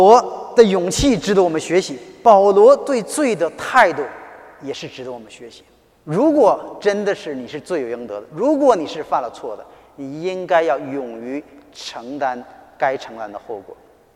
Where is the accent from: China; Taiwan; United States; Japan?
China; Northeast China; 我是东北人，一不小心出来了